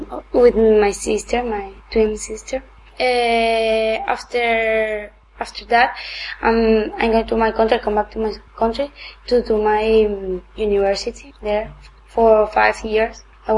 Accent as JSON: {"language": "English", "country": "Venezuela", "second_language": "English", "said": "I am the twin … I'm from Venezuela, I'm 18 years old. Now I come here to learn English, of course, with my sister, my twin sister."}